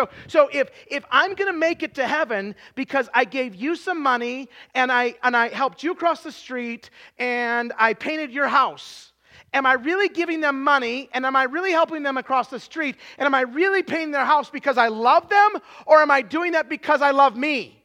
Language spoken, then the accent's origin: English; Utah, United States; I mean, I'm from Utah, okay?